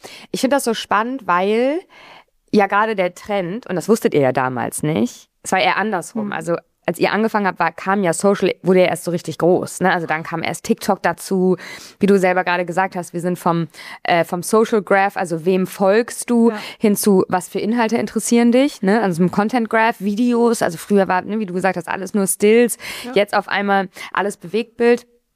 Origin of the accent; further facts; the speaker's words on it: Hamburg, Germany; ich komme aus Hamburg